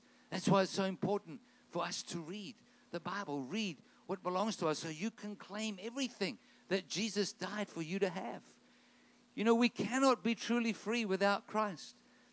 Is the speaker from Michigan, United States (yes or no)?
yes; Detroit, Michigan, United States; born there; also born or lived in South Africa; I was born in Detroit in, 1964. We moved to South Africa. The Lord called me back here in 1999, and I love America. It's the land of my birth